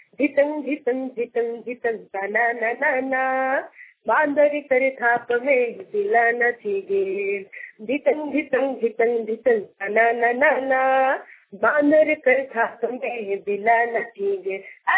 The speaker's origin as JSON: {"language": "Hindi", "town": "Ranchi", "region": "Jharkhand", "country": "India", "said": "मैं रांची शहर की रहने वाली हूँ"}